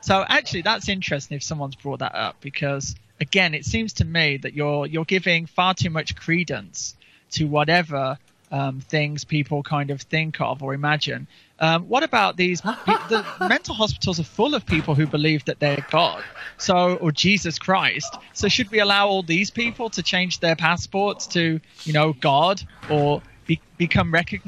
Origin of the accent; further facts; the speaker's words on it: England, United Kingdom; because my history as an English person did not intertwine so intimately with that of the white Americans working there.